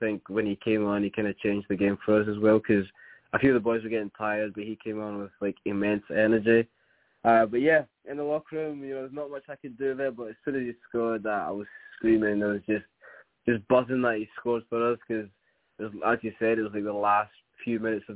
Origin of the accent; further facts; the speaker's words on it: Glasgow, Scotland, United Kingdom; now in United States; Yeah, I'm from Glasgow, Scotland.